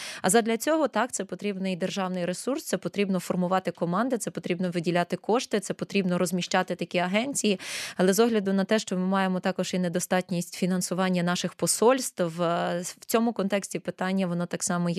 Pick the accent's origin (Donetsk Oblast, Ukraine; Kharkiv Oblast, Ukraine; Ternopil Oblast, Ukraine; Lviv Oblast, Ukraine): Lviv Oblast, Ukraine; Lviv; ну, я зі Львова, не вважайте це як рекламою